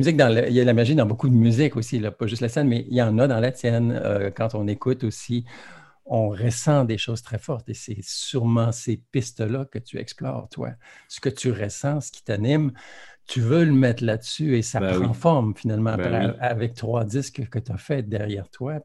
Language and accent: French; Quebec, Canada; on t'entend, puis on est Québécois comme moi, tu sais